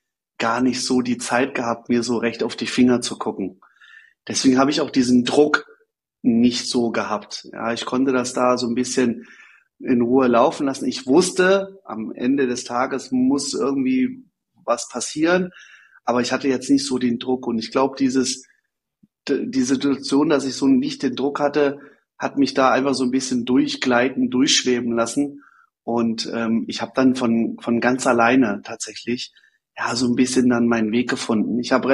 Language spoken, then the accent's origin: German; Kirchheim, Hesse, Germany; Also ich bin groß geworden in Kirchheim. Das ist ein ganz kleiner Ort hier in Hessen, an der Autobahn gelegen. Hat, glaube ich, 3.000, 4.000 Einwohner.